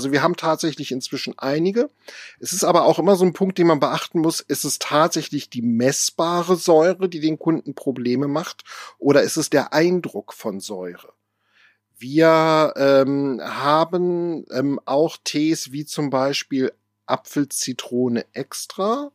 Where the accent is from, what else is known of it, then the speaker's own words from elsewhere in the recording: Lower Saxony, Germany; Ich bin in Friesland groß geworden. Dort, wo ich groß geworden bin, im Jeverland, hat man immer darauf geachtet zu sagen, es ist nicht Ostfriesland, es ist Friesland.